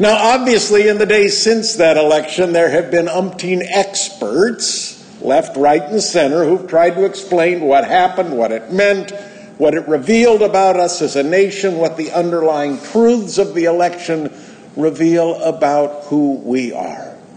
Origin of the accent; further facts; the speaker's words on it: California, United States; growing up in Burton Valley as I did